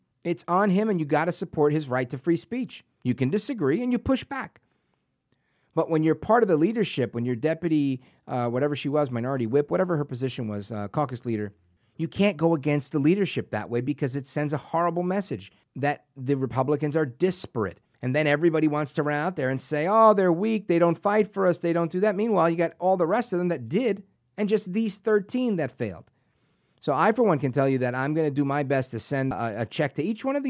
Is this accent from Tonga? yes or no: no; New Jersey, United States; also born or lived in New York; Born and raised in New York, grew up in New Jersey, went to high school here in Jersey.